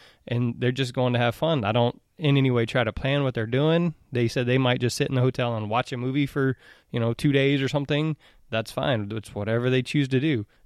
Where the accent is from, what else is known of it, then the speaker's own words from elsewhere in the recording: Houston, Texas, United States; I'm from Houston my whole life.